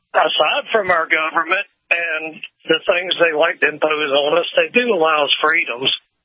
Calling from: Florida, United States; I'm calling from the Free State. Yeah, we're open and having a good time tonight.

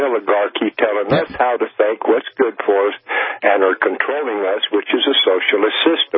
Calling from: Four Corners, United States; Well, I'm here out of the Four Corner area. Colorado and New Mexico and them are essentially Democrat states.

